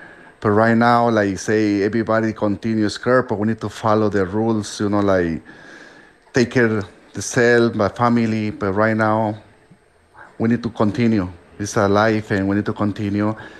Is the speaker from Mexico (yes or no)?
yes; Mexico; English is a second language; moved away as an adult; now in United States; I came from Mexico.